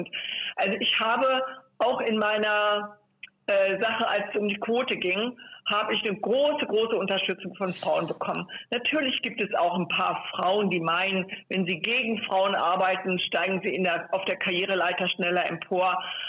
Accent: Hanover, Lower Saxony, Germany; Ich komme ja auch aus Hannover

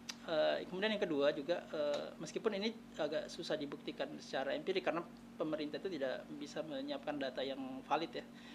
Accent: Pomalaa, Southeast Sulawesi, Indonesia; Dan juga ada di Pomala, di kampung saya kemudian.

